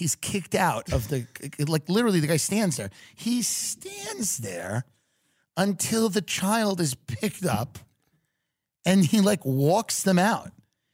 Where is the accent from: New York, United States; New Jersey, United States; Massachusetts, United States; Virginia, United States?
New York, United States; And New York, being from New York, again, I'm from New York.